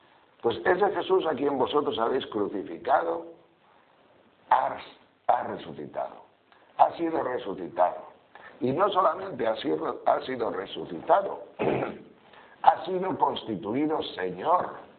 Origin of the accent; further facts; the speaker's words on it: Sahagún, Castile and León, Spain; Yo cuando era pequeño, yo estaba en Sahagún de Campos allá, por los años 1940 y pocos